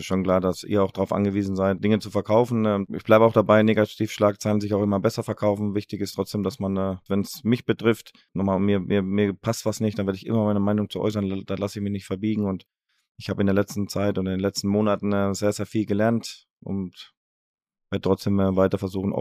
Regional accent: Baden-Württemberg, Germany; Wurde ja immer gesagt, ja, ich bin Hesse und das, aber ich bin Badenser und das werde ich auch immer bleiben. Das ist meine Heimat. Ruhrgebiet hat mich geprägt, mein halbes Leben hier verbracht. Staatsbürgerschaft Ruhrgebiet habe ich angenommen, habe ich bekommen.

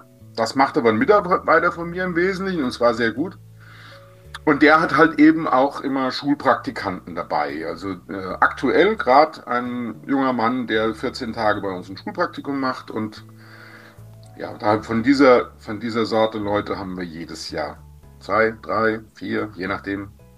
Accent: Oberwalmenach, Rhineland-Palatinate, Germany; Also meine Heimatgemeinde Oberwalmnach hat 150 Einwohner.

